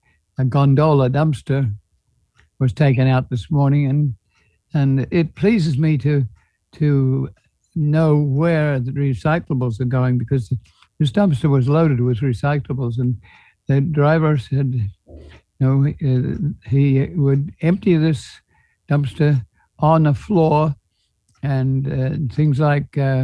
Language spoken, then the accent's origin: English; Australia; I'm Australian in background